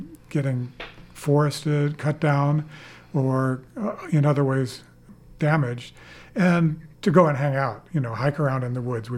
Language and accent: English; Ames, Iowa, United States; I have to go back to my childhood when I grew up in Ames.